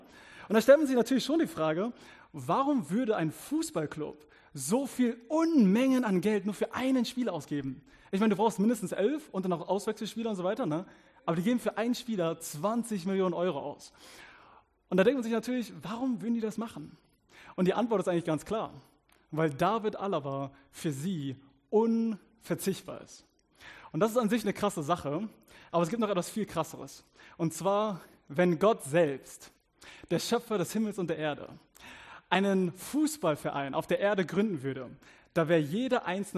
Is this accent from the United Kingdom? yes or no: no; South Africa; Und ich bin ja aus Südafrika, deswegen Wärme ist mir viel, viel lieber als Aussehen.